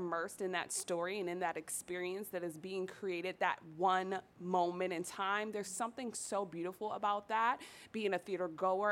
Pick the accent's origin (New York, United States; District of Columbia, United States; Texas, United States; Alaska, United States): District of Columbia, United States; Washington; growing up in Southeast DC, growing up in the hood, growing up in the circumstances that I grew up